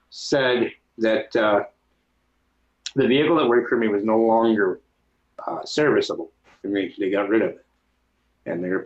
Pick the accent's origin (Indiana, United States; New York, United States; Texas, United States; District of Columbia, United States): New York, United States; But I'm from New York, and I know what these fingers are for.